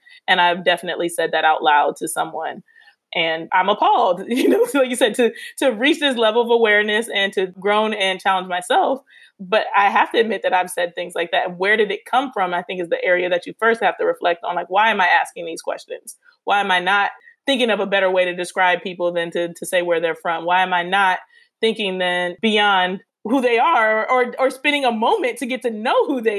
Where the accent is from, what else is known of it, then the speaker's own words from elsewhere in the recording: Pennsylvania, United States; Well, my dad is Trinidadian. My mom is Black from Detroit. I have dreads. And so people assume a lot that I'm from the Caribbean or from some part of Africa. So I say, you know, where are you from? I say Pennsylvania.